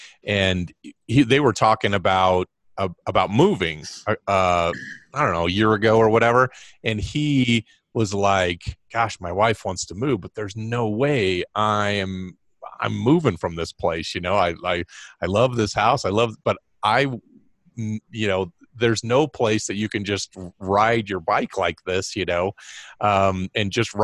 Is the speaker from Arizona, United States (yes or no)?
yes; Arizona, United States; You know, I grew up in Arizona where there was one season